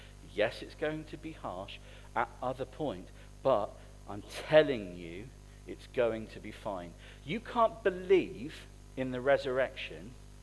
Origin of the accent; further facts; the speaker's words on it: United Kingdom; You know, I'm certain it's because we're British, but we're naturally pessimistic.